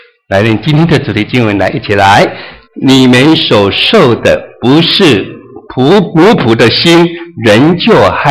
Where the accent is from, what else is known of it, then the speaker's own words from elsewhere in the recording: Taiwan; first language Taiwanese Hokkien; Chinese is a second language; 原位就是我的母语啦用母语的这个台语来背诵它